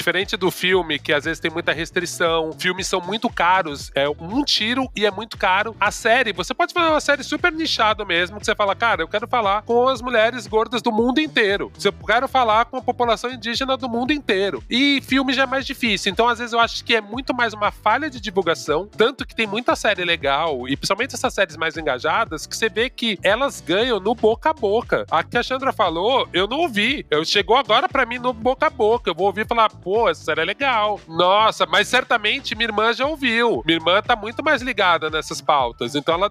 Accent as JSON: {"language": "Portuguese", "region": "São Paulo", "country": "Brazil", "said": "Eu sou muito paulistana, né?"}